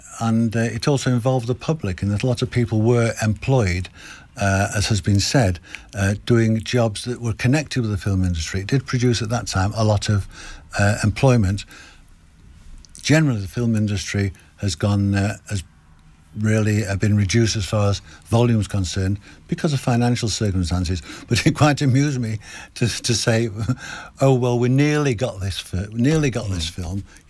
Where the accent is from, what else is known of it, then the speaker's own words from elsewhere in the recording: Manchester, North West England, United Kingdom; And I come originally from Manchester.